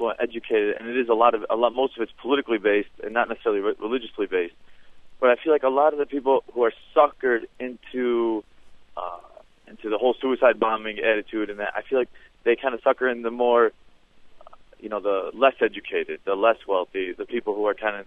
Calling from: Detroit, Michigan, United States; Yes, I am American Arab and first generation, and I'm a Muslim as well.

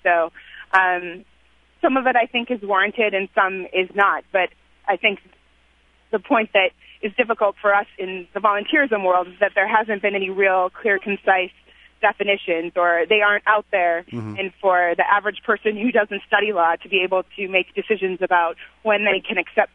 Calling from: Minneapolis, Minnesota, United States; I am calling from Minneapolis, Minnesota, and I work for a volunteer center.

